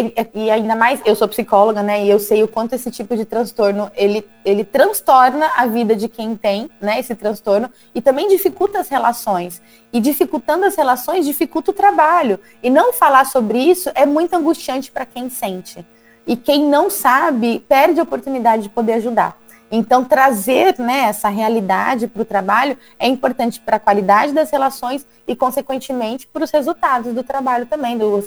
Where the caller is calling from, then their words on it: São Paulo, Brazil; Olha, eu falo do interior de São Paulo, nesse momento.